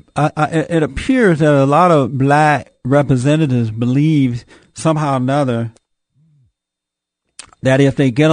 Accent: Alabama, United States; I'm from the South. I grew up on a plantation in Alabama.

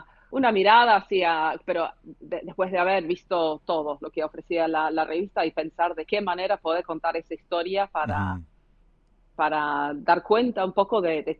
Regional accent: Sheffield, Yorkshire and the Humber, United Kingdom; born there; Spanish is a second language; Soy mi mamá es inglesa, mi papá es de Irlanda del Norte. Nací en Sheffield.

